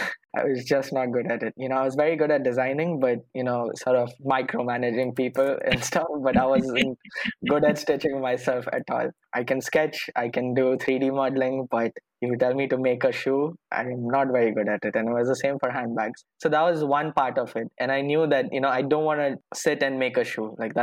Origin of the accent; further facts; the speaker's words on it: Navi Mumbai, Maharashtra, India; I grew up in New Bombay, which is a suburb of Mumbai. It's a town of its own. You know, it's treated like a suburb. So I grew up there pretty much all my life.